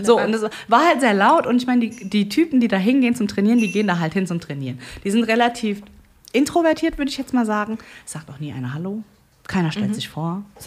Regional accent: Frankfurt, Hesse, Germany; warum sind wir Frankfurter so unnahbar und warum ist es so schwer, Connections hier zu...

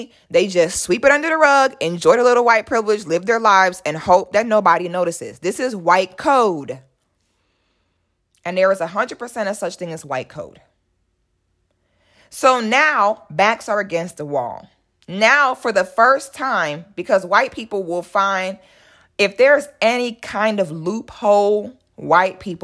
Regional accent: Philadelphia, Pennsylvania, United States; I'm from Philly originally

